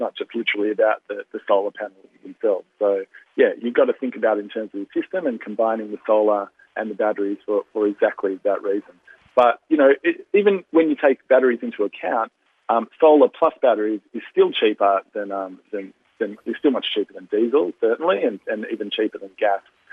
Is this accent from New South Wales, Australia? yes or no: no; Victoria, Australia; I'm from Victoria